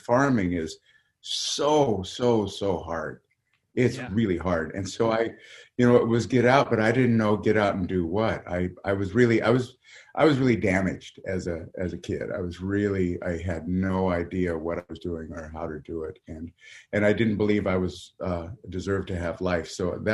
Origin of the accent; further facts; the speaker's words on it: Montana, United States; But growing up in Montana at that time, you weren't exposed to the world the way you are exposed to the world now.